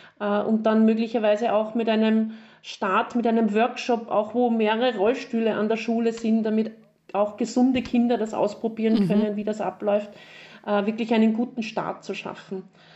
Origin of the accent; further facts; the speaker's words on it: Upper Austria, Austria; ich komme ja aus Oberösterreich.